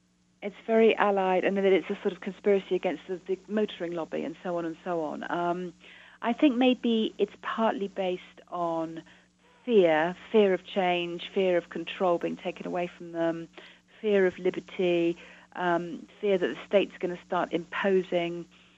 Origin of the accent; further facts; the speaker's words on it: England, United Kingdom; Mind you, I'm English, and coping is pretty English.